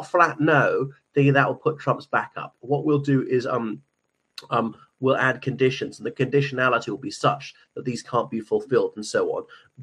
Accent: Ireland; from Ireland.

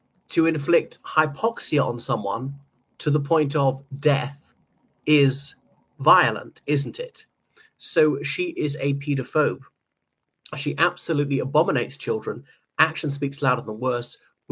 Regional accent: Ireland; from Ireland.

